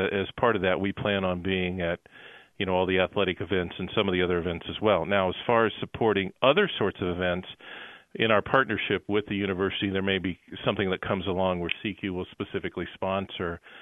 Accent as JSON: {"language": "English", "region": "Midwest", "country": "United States", "tie": "born or raised there", "said": "I went to school in Colorado. I grew up in the Midwest."}